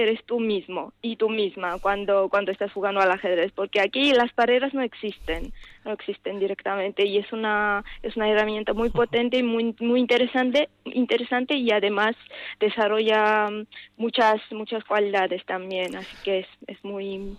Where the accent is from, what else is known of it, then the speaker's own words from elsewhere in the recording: Georgia; Spanish is a second language; yo soy de origen georgiano, yo vengo de Georgia, y en Georgia el ajedrez es algo más que un deporte, es como un estilo de vida